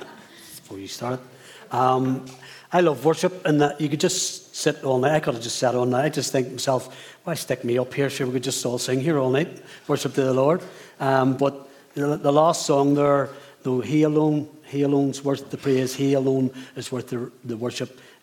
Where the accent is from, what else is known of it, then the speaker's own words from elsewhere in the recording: Belfast, Northern Ireland, United Kingdom; 1961. I was born and born in East Belfast.